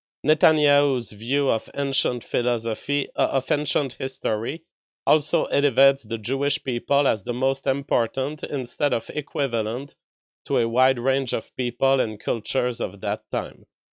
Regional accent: Canada; I'm not anonymous. I'm a Canadian citizen.

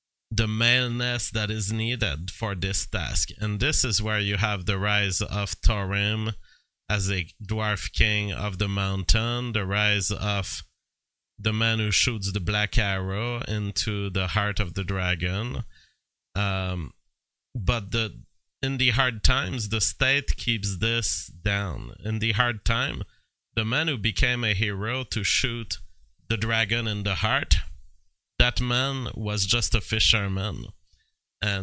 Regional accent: France; English is a second language; So, although I am not in English, technically I'm not an Englishman, I feel as a Frenchman, I feel as much a Hobbit as J.R.R. Tolkien wanted to represent the Englishman.

